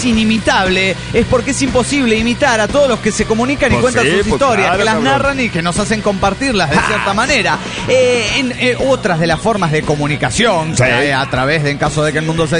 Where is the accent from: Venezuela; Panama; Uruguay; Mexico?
Mexico; Chetumal, Quintana Roo; de Chetumal, Quintana Roo.